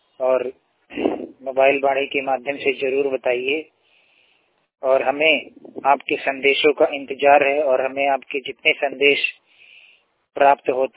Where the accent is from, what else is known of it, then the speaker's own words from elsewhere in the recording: Lucknow, Uttar Pradesh, India; आज मैं आप लोगों को अपने शहर लखनऊ के बारे में मौसम की जानकारी देने जा रहा हूँ।